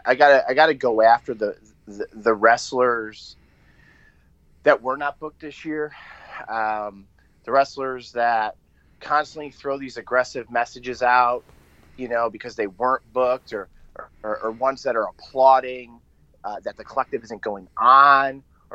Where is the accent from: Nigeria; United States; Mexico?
United States; Buffalo, New York; I'm from Buffalo. So they're northern guys, and they're starting to dip in the south.